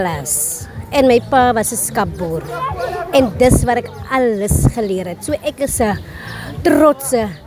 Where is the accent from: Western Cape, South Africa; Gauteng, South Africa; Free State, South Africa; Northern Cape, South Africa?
Northern Cape, South Africa; Ek het in die Noordkap groot geword. Die plaasnaam is Uitkoms. Daar diep in die Kalahari, in die rooi duine, tussen die skape, tussen die bokke.